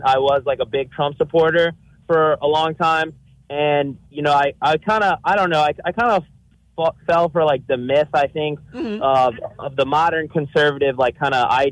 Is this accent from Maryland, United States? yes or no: yes; Crofton, Maryland, United States; I'm from Crofton, Maryland.